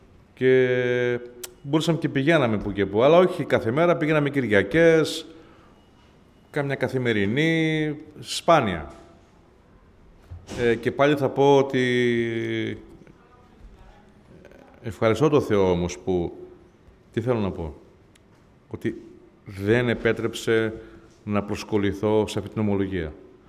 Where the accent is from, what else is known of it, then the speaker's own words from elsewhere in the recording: Pefki, Central Greece, Greece; είμαι από τη Βόρεια Εύβοια καταγωγή, είμαι από το Πευχή.